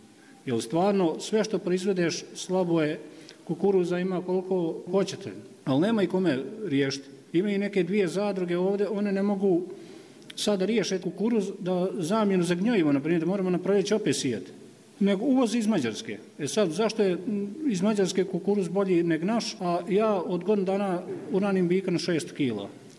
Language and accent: Serbian; Dobrljin, Republika Srpska, Bosnia & Herzegovina; iz Dobrljina sam, poljoprivrednik sam